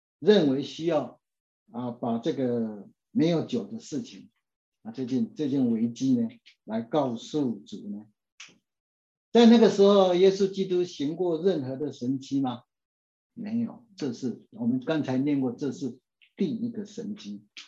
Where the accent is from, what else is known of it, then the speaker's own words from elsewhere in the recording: China; 因为我是中国人的背景，然后我心中就起了很大很大的震撼